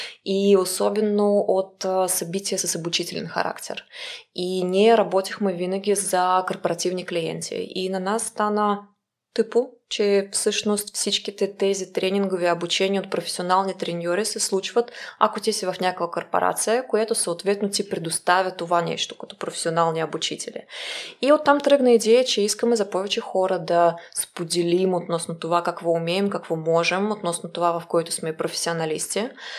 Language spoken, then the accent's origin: Bulgarian; Moscow, Russia; Bulgarian is a second language; now in Bulgaria; както ще чувате по моя акцент нататък, аз не съм от България, аз съм от Москва, обаче вече 10 години живея тук в България.